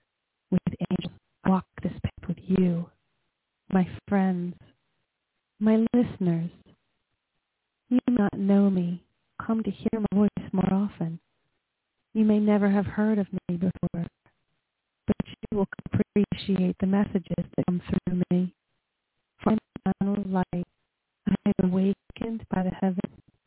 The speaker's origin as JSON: {"language": "English", "region": "New Jersey", "country": "United States", "said": "Again, I am from Southern New Jersey, which is about 10 minutes from the city of Philadelphia on the side of the Delaware River."}